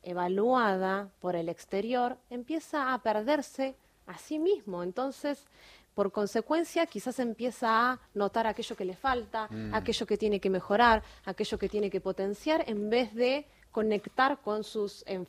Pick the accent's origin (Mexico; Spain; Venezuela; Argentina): Argentina; San Antonio de Areco, Buenos Aires Province; Soy oriunda de Areco.